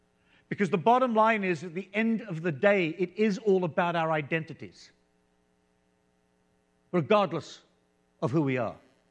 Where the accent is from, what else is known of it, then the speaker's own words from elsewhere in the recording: South Africa; born there; I was born in South Africa under the apartheid regime.